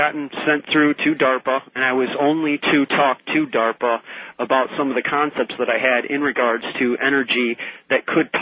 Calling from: Rockton, Illinois, United States; I'm calling from Rockton, Illinois.

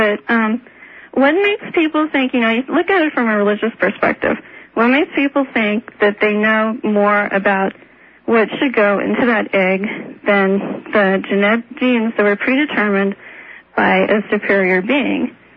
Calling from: Burley, Idaho, United States; Okay, cool. … from Burley, Idaho.

